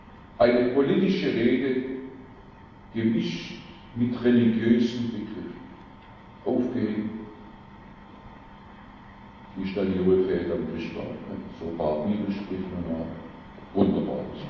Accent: Schorndorf, Baden-Württemberg, Germany; Komme ich aus Schondorf und bin arg angewachsen hier im Bremstal.

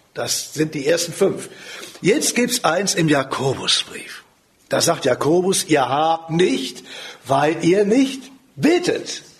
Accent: Cologne, North Rhine-Westphalia, Germany; ich bin in Köln aufgewachsen

